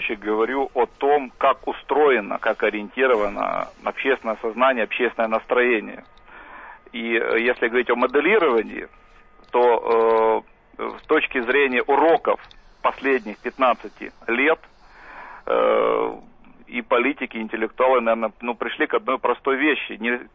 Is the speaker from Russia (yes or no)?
no; Ukraine; Но я украинец